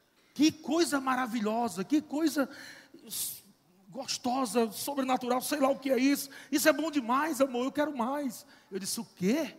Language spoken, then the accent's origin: Portuguese; Natal, Rio Grande do Norte, Brazil; Já notaram que eu sou nordestino? Já, né? Sou de Natal, Rio Grande do Norte.